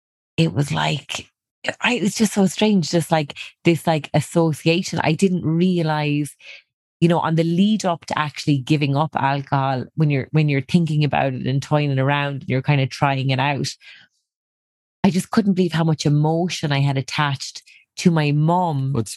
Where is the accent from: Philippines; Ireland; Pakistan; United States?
Ireland; And I'm Irish. So culturally, it's like, it's a huge thing.